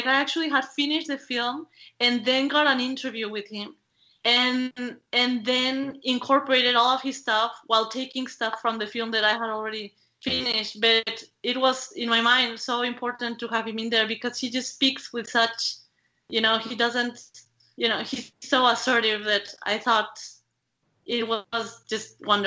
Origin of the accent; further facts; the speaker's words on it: Mexico; I am from Mexico, and in Mexico, people love telenovelas.